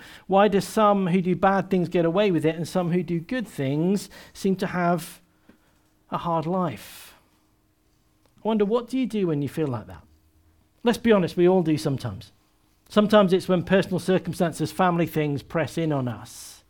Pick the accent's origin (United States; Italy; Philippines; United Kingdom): United Kingdom; Often people don't say it because we're British and we like that nice mask